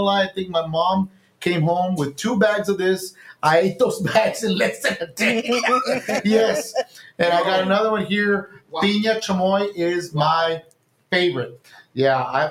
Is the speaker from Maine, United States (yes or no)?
no; Westlake, Texas, United States; I'm from Westlake. Come by my house. I'm on my way home. South Texas.